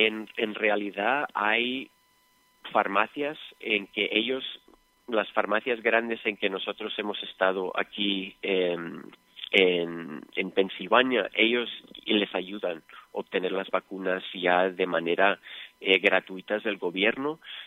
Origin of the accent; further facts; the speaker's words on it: Spain; aunque yo soy español, yo me siento más a gusto entre los mexicanos